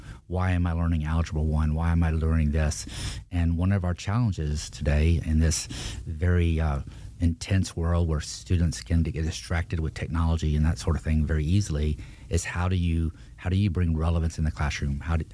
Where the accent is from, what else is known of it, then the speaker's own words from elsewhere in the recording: Columbus, Georgia, United States; but I will say that I ended up at Fort Benning, Georgia, Columbus, Georgia, and that's where I spent what high school experience I had.